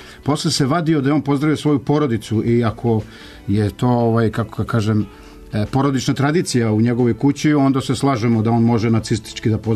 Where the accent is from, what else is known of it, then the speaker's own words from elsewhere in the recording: Serbia; Ja sam normalan Srbin, normalan građanin ove zemlje